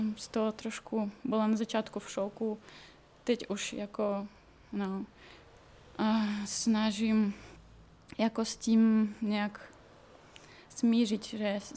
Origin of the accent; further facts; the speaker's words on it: Siberia, Russia; Czech is a second language; moved away as an adult; now in Czechia; já jsem pocházím ze Sibíří, takže pro mě je to taková úplně ještě jiná země než i Rusko, třeba i když jako ve spojení s Moskvou, že je to prostě jiný země. Já jsem tam žila přibližně 26 let docela dlouho